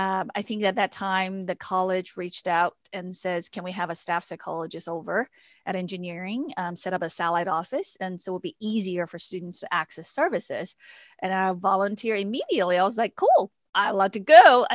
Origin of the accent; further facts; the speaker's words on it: China; English is a second language; moved away as an adult; I was born and raised in China. When I was growing up, we don't even have a major in psychology in college. I remember when I left China, this was in 2000